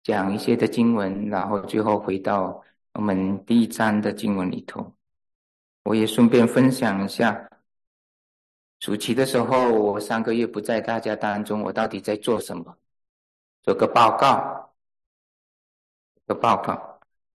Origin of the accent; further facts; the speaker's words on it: Malaysia; now in United States; 所以，如果你要讲种族歧视的话，我从小就在那个环境里面长大，我晓得是怎么样子的，但是我很少谈 马来西亚种族歧视